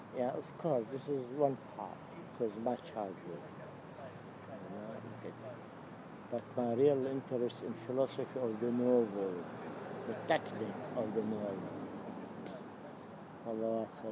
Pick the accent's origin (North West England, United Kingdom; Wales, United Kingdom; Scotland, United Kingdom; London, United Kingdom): London, United Kingdom; London, metropolitan. I'm a Londoner